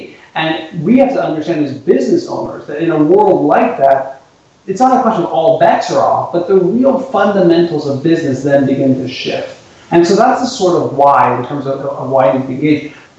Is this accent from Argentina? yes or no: no; Canada; as a Canadian, by birth, I guess, that people sort of hear me speak and they don't think I'm Canadian at all, but this is where I live and this is where I'm born.